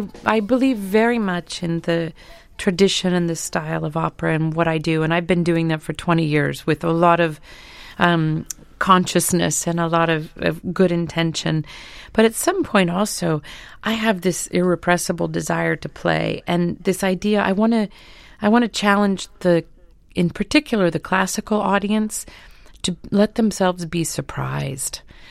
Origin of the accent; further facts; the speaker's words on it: Kansas City, Missouri, United States; Plus, I'm from Kansas City, so this element of jazz was around me all the time.